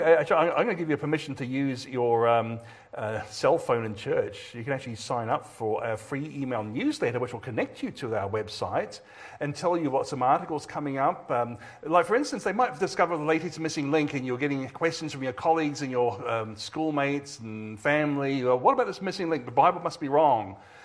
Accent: New Zealand; also born or lived in Australia; now in United States; I actually am a dual national, New Zealand and Australia. I was born in Australia, did my schooling in New Zealand, went back to Australia to work for Creation Ministries, but now I moved over here

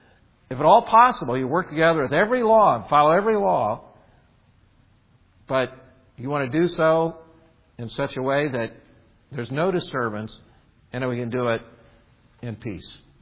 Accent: Indiana, United States; When I came from Indiana, where I grew up, they didn't have zoning laws.

